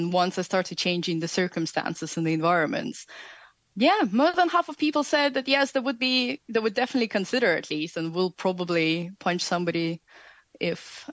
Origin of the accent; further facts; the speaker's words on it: Russia; so I grew up in Russia, and Russia has a very kind of the culture of protecting yourself